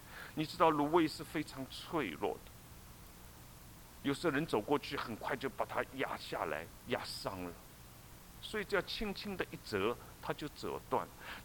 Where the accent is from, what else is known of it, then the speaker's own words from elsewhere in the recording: China; 你知道我们中国人，特别是大陆的人，在文化大革命中，我们有一句非常流行的话，叫痛打落水狗。